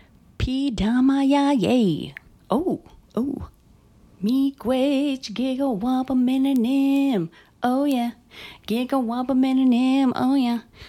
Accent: Red Lake, Minnesota, United States; accent: Red Lake; My Red Lake, thick Red Lake accent.

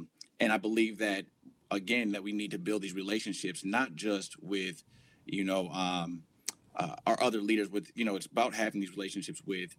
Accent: Minneapolis, Minnesota, United States; I'm born and raised in North Minneapolis, third generation resident of North Minneapolis, meaning my parents, my mother grew up over north in Ward 5, and my grandparents came here in the 1960s.

